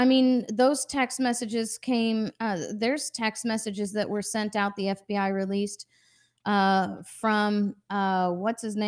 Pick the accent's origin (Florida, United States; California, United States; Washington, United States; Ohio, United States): Florida, United States; When we tell people we are from Florida, people are always like, oh, you're from free Florida.